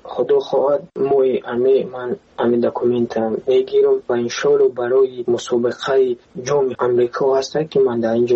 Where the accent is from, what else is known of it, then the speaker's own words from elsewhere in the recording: Tajikistan; now in United States; لیکن من تاجیکم.